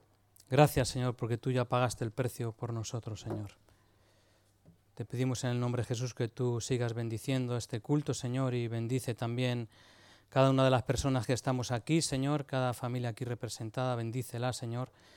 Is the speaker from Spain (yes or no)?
yes; Madrid, Community of Madrid, Spain; Yo soy de Madrid, soy del barrio de Ventas, y allí hay un dicho